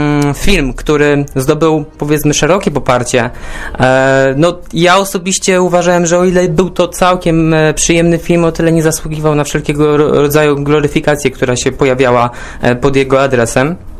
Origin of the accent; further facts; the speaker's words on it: Kraków, Lesser Poland, Poland; now in Warsaw, Poland; Wiązało się z przeprowadzką do Warszawy, ponieważ jestem z Krakowa, w Warszawie tak naprawdę nie znałem nikogo, przeprowadziłem się zupełnie sam.